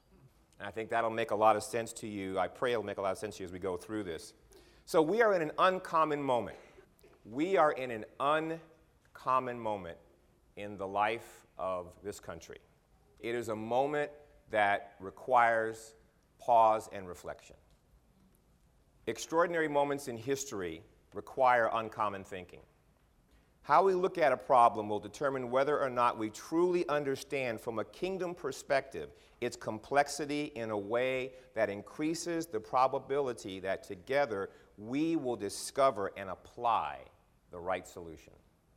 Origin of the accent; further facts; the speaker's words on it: Berkeley, California, United States; I grew up in Berkeley as a pacifist.